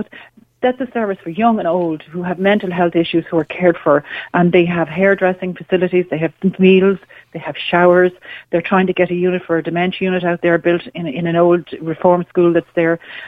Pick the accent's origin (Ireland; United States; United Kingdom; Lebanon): Ireland; Dublin, Leinster; now in Galway, Ireland; I'm from Dublin originally. I see it here in Galway.